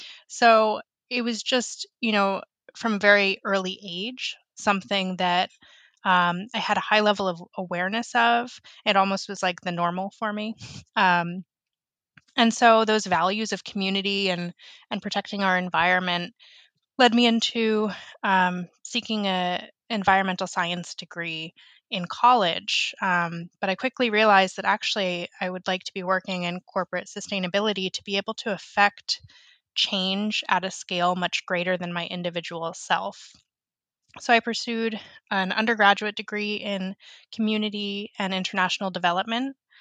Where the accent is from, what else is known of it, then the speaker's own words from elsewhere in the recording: Vermont, United States; Yeah, growing up in Vermont, sustainability was really prevalent throughout the business community